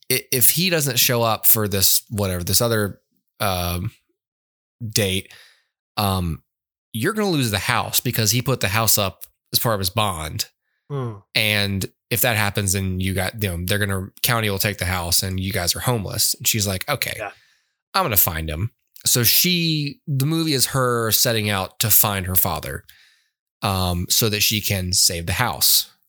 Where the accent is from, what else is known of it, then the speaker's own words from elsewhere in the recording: Alabama, United States; but I'm from Lower Alabama, so I'm allowed to make fun of this subject.